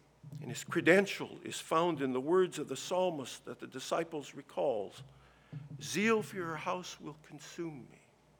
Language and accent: English; Minnesota, United States; I'm from Minnesota. If you've been to a farm, let me just say, cattle and sheep on the move, it's not a pleasant sight.